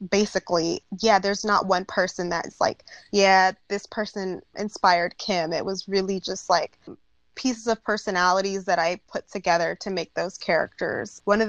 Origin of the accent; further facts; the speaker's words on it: Bronx, New York, United States; It's my hometown. I'm a military brat, so I've lived everywhere, but the Bronx is what I can call home.